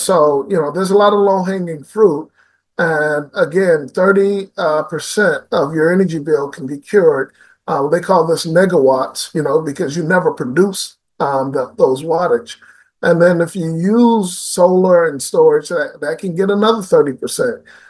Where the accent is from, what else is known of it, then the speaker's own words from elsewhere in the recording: Savannah, Georgia, United States; Well, I grew up in Savannah, Georgia, went to school at Georgia Tech. My family is Georgian